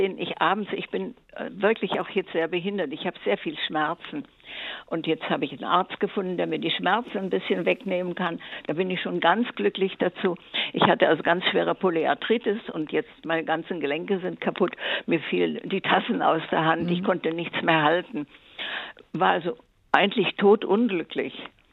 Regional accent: Silesian Voivodeship, Poland; moved away; 93 bin ich noch. Und habe also alles hinter mich gebracht. Ich komme aus Schlesien, vertrieben

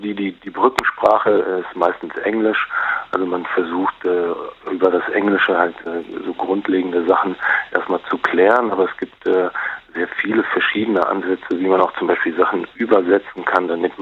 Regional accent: Frankfurt am Main, Hesse, Germany; born or raised there

